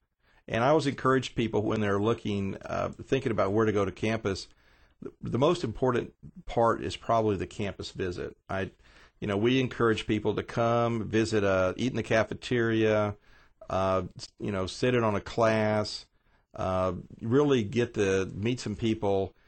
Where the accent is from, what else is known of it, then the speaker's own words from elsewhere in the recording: Las Vegas, Nevada, United States; also born or lived in Louisiana; Well, I was born in Louisiana, but from the age of 5 to 13, I grew up in Las Vegas, Nevada.